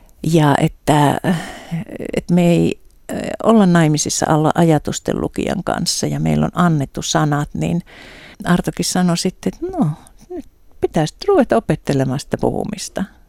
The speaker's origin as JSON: {"language": "Finnish", "region": "Savo", "country": "Finland", "said": "kun mä oon savolainen, niin savolaisenhan pitää saada niin kuin puhua itsestänsä ja kehua itsensä"}